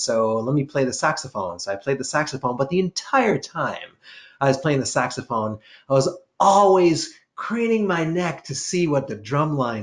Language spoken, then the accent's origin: English; Jamaica; I grew up in what I would consider a groove culture, reggae. I'm from Jamaica, right?